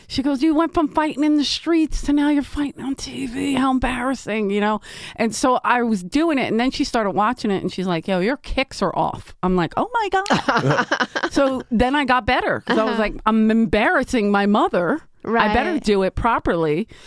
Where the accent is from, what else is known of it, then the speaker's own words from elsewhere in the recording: Philadelphia, Pennsylvania, United States; And where we grew up in South Philly, I played everything.